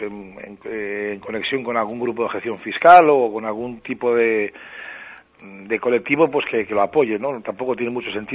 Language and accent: Spanish; Barcelona, Catalonia, Spain; yo soy de Barcelona, ¿no? Y aquí sobre todo tengo contacto con los grupos que la promueven aquí en Cataluña